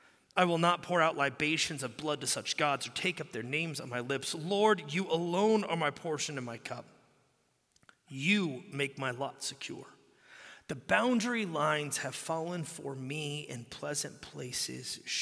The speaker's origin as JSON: {"language": "English", "region": "Texas", "country": "United States", "said": "And yet, listen, I'm a Texan."}